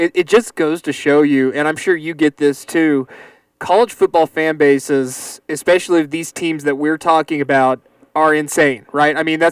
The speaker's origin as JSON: {"language": "English", "region": "Oklahoma", "country": "United States", "tie": "born or raised there", "said": "I'm with you there. I grew up in Oklahoma"}